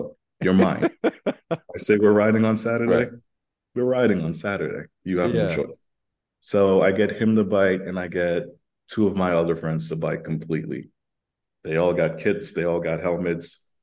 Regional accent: Trinidad & Tobago; growing up in Trinidad, which is a Caribbean island.

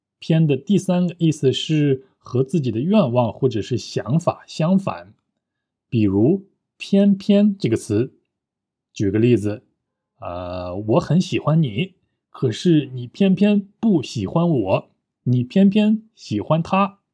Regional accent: China; 虽然我是中国人，但是我写汉字真的不好看

